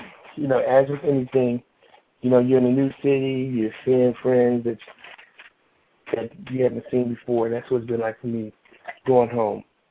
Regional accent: Washington, District of Columbia, United States; I'm from my hometown, Washington, D.C.

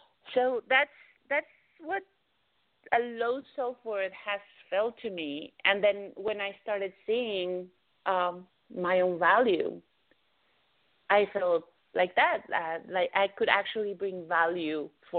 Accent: Mexico; English is a second language; moved away; when I grew up in Mexico

